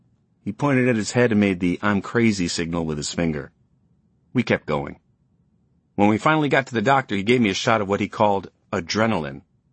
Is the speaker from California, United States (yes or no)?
no; New York, United States; Now, growing up in New York, you would occasionally see a famous person on the street.